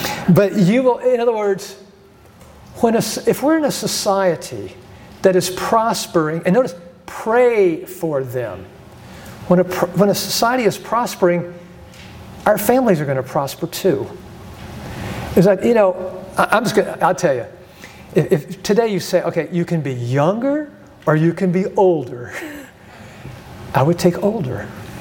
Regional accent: United States; And I look at my grandchildren and I'm like, look, I grew up in America. It wasn't perfect, not even close.

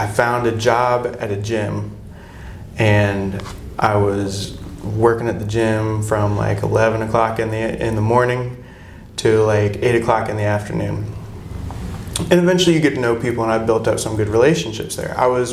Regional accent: Florida, United States; Come on, man. We're from Florida.

